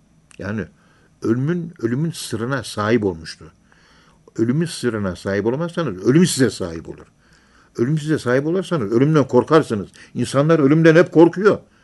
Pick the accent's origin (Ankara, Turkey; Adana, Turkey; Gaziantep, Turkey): Ankara, Turkey; Kayabaşı Mahallesi, Derince Sokağı, 18 numaralı evde doğmuşum ben. Adresim bu, Ankara'nın yerlisiyim. 18 numaralı evden yandaki 16 numaralı eve taşındık.